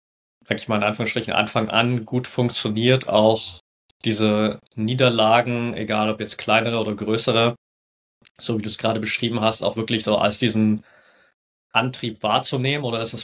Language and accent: German; Dippoldiswalde, Saxony, Germany; Ich bin in Dippoldiswalde geboren und da auf einem kleineren Dorf aufgewachsen in der Nähe.